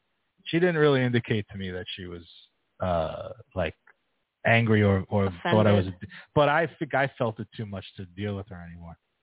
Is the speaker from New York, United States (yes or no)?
yes; Brooklyn, New York, United States; So she wasn't from Brooklyn, so I was from Brooklyn, and she's like, what's there to do in Brooklyn?